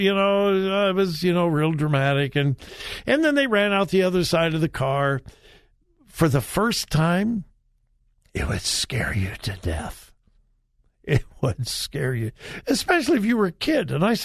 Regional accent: California, United States; I grew up in Southern California, and for those of you that are familiar with that area, there's an amusement park called Knott's Berry Farm.

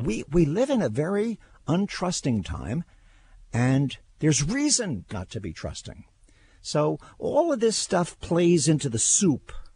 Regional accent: New York, United States; also born or lived in Southern California / Florida / New England; I'm from New York. I've lived in New York. I've lived in Southern California. I've lived in Florida. But the longest place I've lived in my adult life, in my whole life, has been in New England.

